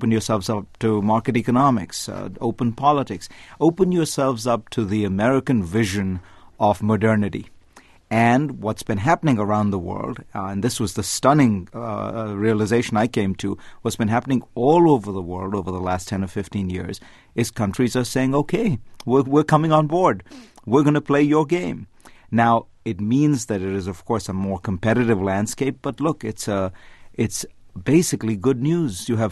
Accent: India; I grew up in India

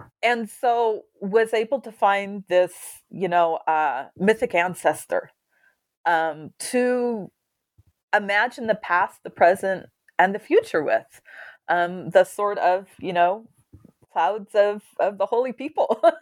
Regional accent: California, United States; so I would know because I was from California.

